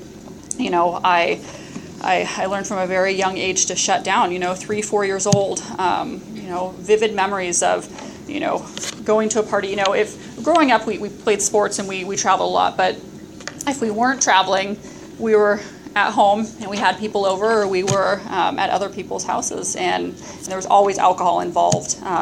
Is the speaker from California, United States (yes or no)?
yes; Los Osos, California, United States; You know, I grew up in Los Osos, you know, all the way 30 miles from here.